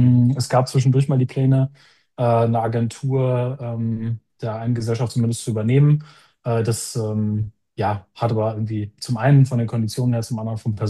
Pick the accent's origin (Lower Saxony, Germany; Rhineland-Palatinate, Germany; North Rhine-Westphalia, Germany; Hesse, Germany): Lower Saxony, Germany; Osnabrück; bin noch 28 Jahre alt, ich komme aus dem Raum Osnabrück.